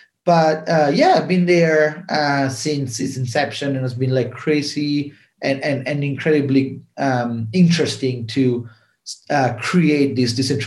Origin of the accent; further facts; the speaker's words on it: Italy; English is a second language; moved away as an adult; also born or lived in United Kingdom; now in United States; And I moved to California from Italy via the UK to get my MBA at UC Berkeley.